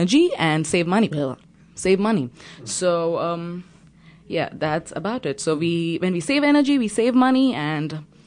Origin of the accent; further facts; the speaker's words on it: India; now in United States; I'm here from background in biotechnology, and I'm from India.